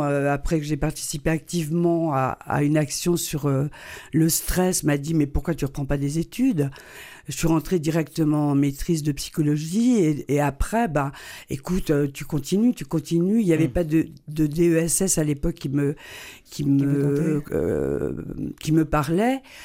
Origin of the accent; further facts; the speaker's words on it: Brest, Brittany, France; je vais quand même dire deux secondes un mot de Brest, parce que c'est ma ville natale dont je suis fière.